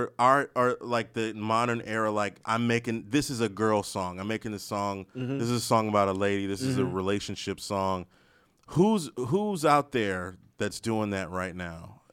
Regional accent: Maryland, United States; Sorry, I'm from Maryland, guys.

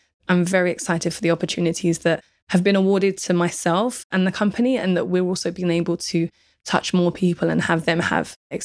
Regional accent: Deptford, London, United Kingdom; I'm a girl from Deptford, South London, who enjoyed doing events. I had my daughter when I was 19, and now I'm soon 40 running an international events agency.

